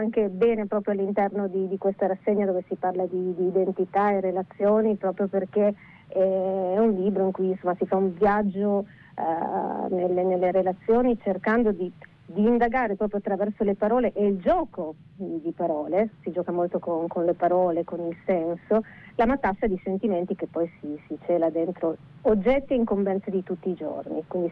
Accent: Pordenone, Friuli-Venezia Giulia, Italy; È un libro che racconta un anno tipico dalle mie parti, dove per mie parti si intende proprio Pordenone, quindi una città di provincia tra il Veneto e il Friuli.

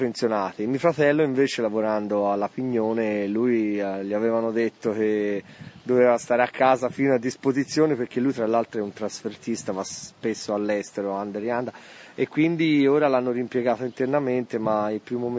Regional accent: Florence, Tuscany, Italy; Da fiorentino, sì.

